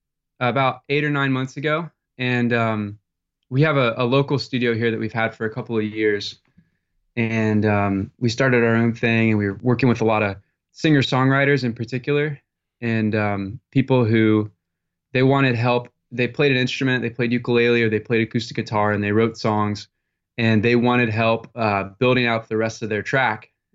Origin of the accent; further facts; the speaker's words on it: Ocala, Florida, United States; I grew up in Ocala.